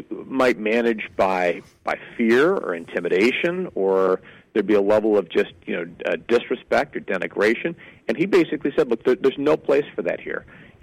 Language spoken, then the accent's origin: English; Detroit, Michigan, United States; I came from the Detroit area. I had a front row seat kind of watching the transformation of Ford and so forth.